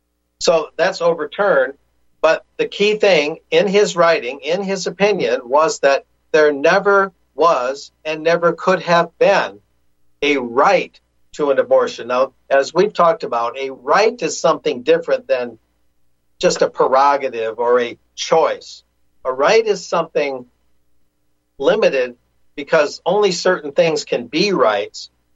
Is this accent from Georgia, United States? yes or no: no; Michigan, United States; I was concerned from my home state of Michigan about Proposal 3